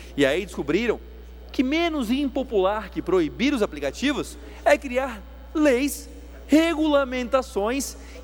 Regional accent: São José, Santa Catarina, Brazil; eu sou de São José, sou de Barreiros, nossa cidade vizinha

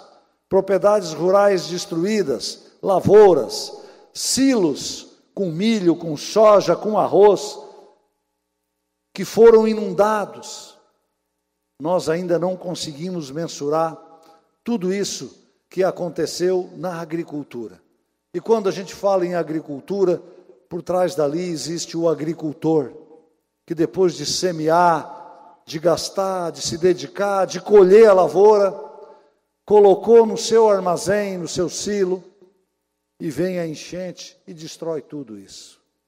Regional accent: Sombrio, Santa Catarina, Brazil; como a minha cidade natal de Sombrio

